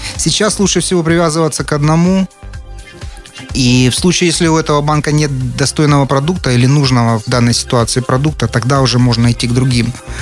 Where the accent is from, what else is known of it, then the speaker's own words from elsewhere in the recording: Rostov-on-Don, Rostov Oblast, Russia; moved away as an adult; now in United States; Я родом из Ростова-на-Дону. Приехал в США в 1998 году.